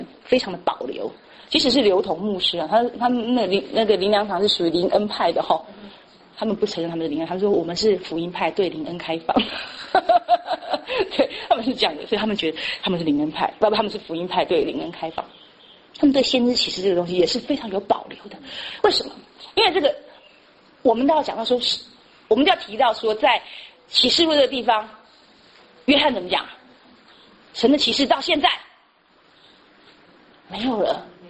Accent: Taiwan; 哎呀，我们从台湾来的，我们都会觉得说

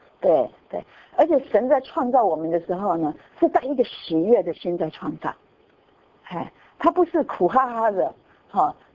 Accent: Taiwan; 我们台湾人说一个人过世说回去了

